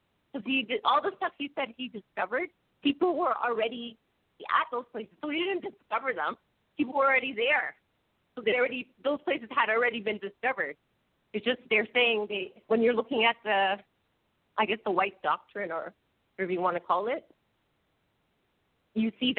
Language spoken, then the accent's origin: English; Canada; So, like, I'm from Canada. We need to take care of the issues that are happening here